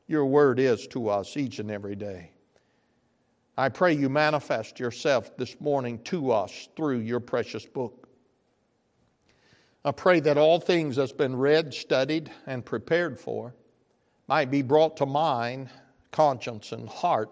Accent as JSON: {"language": "English", "region": "Arkansas", "country": "United States", "said": "And I said, Lord, I'm from Arkansas. This ain't so bad."}